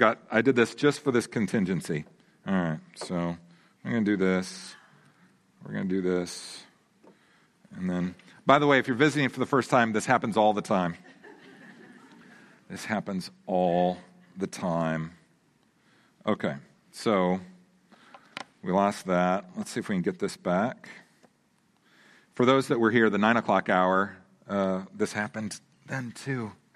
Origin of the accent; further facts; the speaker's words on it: Oregon, United States; But I grew up in Oregon. We hug trees. We don't kill them.